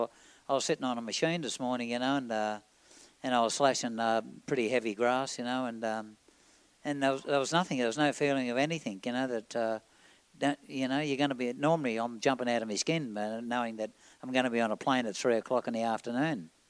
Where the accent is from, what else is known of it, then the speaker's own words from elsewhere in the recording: Queensland, Australia; now in Russell Island, Australia; I'm from Queensland.